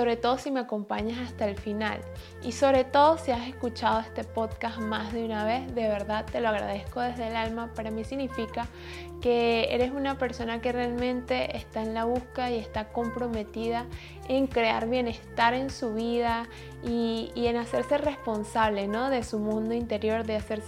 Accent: Venezuela; moved away as an adult; now in Vienna, Austria; desde hace 5 años que yo me mudé de Venezuela, que terminé de estudiar medicina y me mudé a Viena

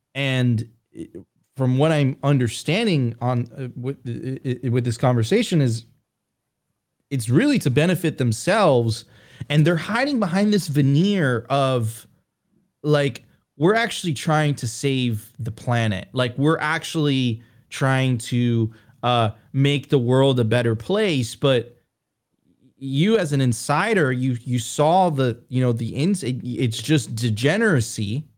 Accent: Venezuela; I'm originally from Venezuela, so I've seen corruption.

